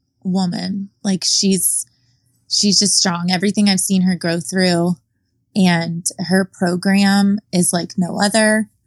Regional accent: Orlando, Florida, United States; So I think it's growing up in Orlando.

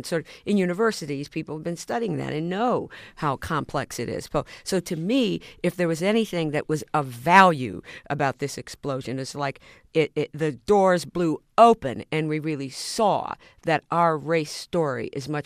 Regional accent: Baltimore, Maryland, United States; I came here as a East Coast girl, in many ways a Southern girl, growing up in Baltimore.

